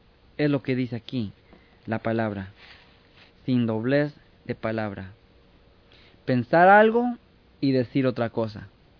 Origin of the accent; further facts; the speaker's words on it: Mexico; Yo me acuerdo de niño en México y cuando íbamos a comer con mis abuelos y nos daban vino con agua.